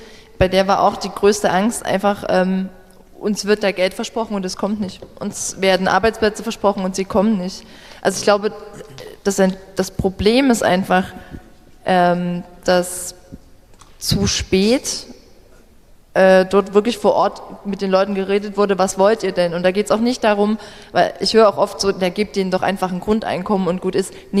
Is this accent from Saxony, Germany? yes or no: yes; Saxony, Germany; Ich komme aus dem Vogtland, ich darf das sagen.